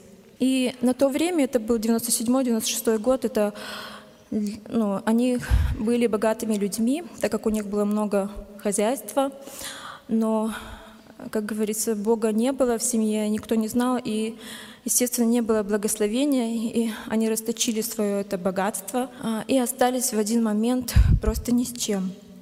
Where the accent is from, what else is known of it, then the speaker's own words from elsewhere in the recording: Kalmykia, Russia; born there; Я родилась в Республике Калмыкия. Это Россия. Вот. И у нас там как бы религия буддизм.